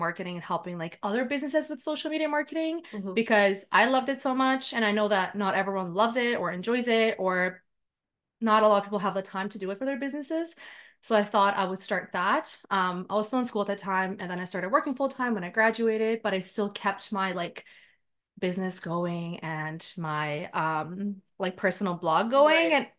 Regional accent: North Macedonia; moved away; that's like with a J because it's Macedonian. So I'm from Macedonia. I moved here 15 years ago.

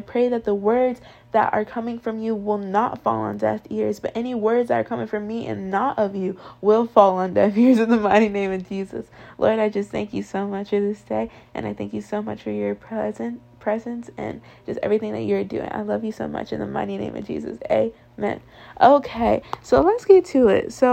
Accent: United States; I'm from America, I don't know where y'all are from, but any of my U.S. baddies, we come from a very individualistic culture

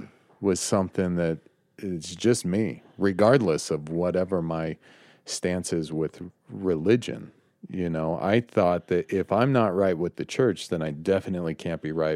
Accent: Utah, United States; I'm from Utah County. I've lived in Utah. I've been in and around the church my whole life.

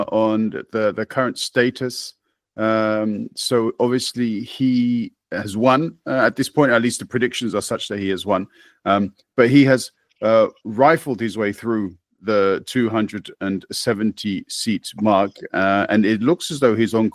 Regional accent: London, United Kingdom; I grew up in London.

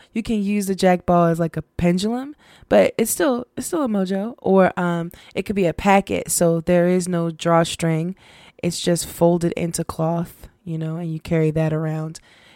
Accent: United States; I'm about to start saying some Congolese words, and I am not from there. I am Black American, so if I pronounce something wrong, please forgive me.

